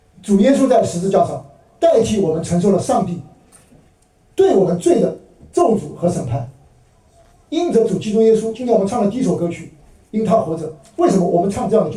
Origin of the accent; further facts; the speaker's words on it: China; 我们中国人也是，我们中国人特别注重家庭关系